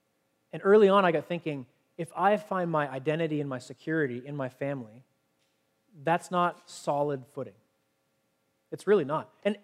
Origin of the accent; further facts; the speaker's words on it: Canada; if it's in the fact that I'm a Canadian